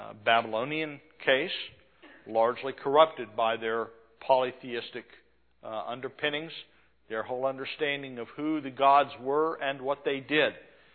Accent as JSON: {"language": "English", "region": "New Mexico", "country": "United States", "tie": "born or raised there", "said": "I grew up in New Mexico."}